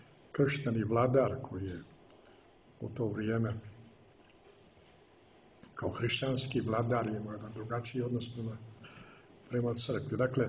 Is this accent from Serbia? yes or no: no; Old Herzegovina, Montenegro; ja nikad nisam porekao da sam Hercegovac, nego mi je to čast da bude Hercegova, stara Hercegovina, ili Brđanin.